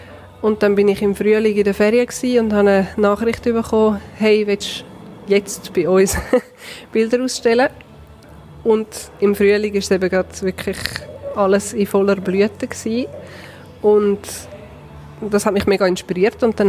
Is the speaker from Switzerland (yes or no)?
yes; Tann, Zurich, Switzerland; Ich bin aus Tann, ich bin hier aufgewachsen.